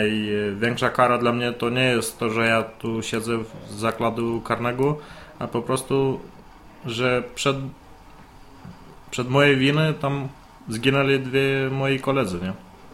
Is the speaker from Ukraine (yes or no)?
no; Moldova; Polish is a second language; now in Poland; Jakbyś siedział u siebie w Mołdawii, to na pewno bym miał gorsze.